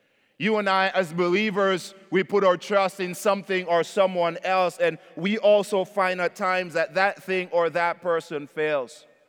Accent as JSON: {"language": "English", "country": "Jamaica", "tie": "born or raised there", "said": "You know, growing up in Jamaica, and I hear it here as well, so I know it's not unique to us."}